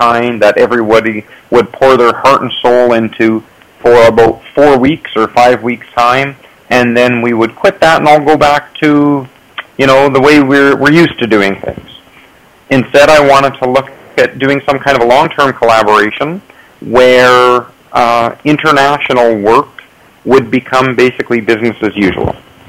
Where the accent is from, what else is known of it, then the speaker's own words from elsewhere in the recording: Snow Lake, Manitoba, Canada; Well, Snow Lake is my hometown, actually. I was born and raised here, and I have been back here teaching now for, I think this is my 11th year.